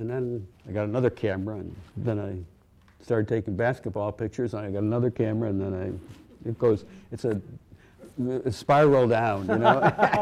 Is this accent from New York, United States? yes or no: yes; Rochester, New York, United States; I was brought up in Rochester, didn't put this together right away.